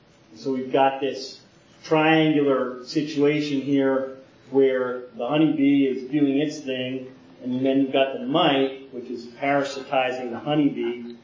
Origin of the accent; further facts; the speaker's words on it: Maryland, United States; And we're from Maryland. We're about 30 miles north of D.C. We're going to move this winter, hopefully, to North Carolina.